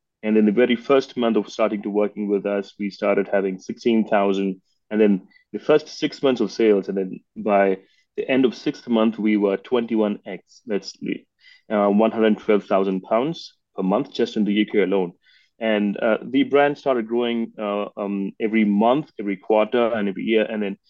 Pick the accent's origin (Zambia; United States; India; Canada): India; I'm from India